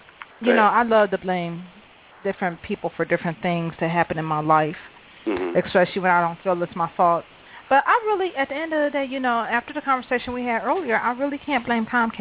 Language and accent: English; Detroit, Michigan, United States; I came from Detroit. I no longer live in Detroit. I moved, and I'm not saying what city I moved to, but I moved to one of the more rural cities.